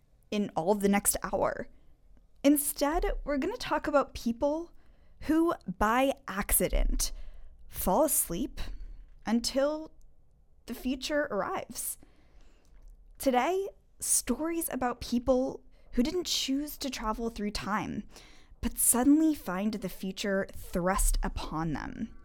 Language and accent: English; California, United States; This definitely appeals to me because, well, I'm from Southern California.